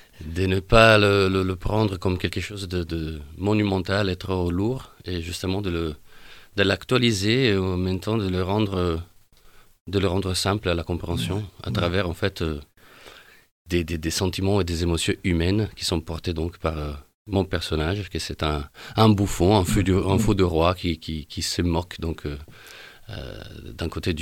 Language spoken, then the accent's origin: French; Rimini, Emilia-Romagna, Italy; French is a second language; now in Paris, France; je me considère maintenant un italo-parisien, puisque ça fait 18 ans que je suis en France, à Paris notamment. Je viens de Rimini. Dans la région de l'Emilia-Romagne.